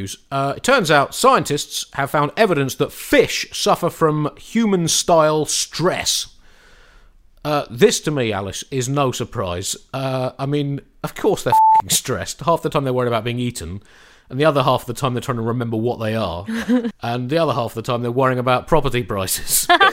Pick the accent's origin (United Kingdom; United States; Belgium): United Kingdom; It's up to me as a British person how I pronounce American states, I believe, isn't it?